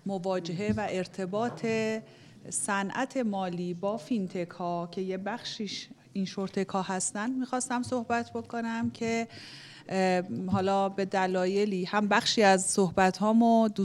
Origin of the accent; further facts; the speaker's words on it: Iran; ما همه ایرانیم با یه فرهنگ، تمدن، یه سبقه